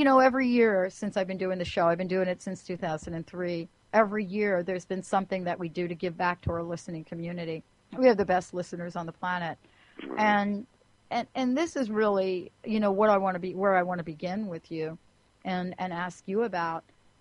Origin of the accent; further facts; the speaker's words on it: New York, United States; I grew up in New York, so I understand exactly what it means to hear a professional singer on Broadway.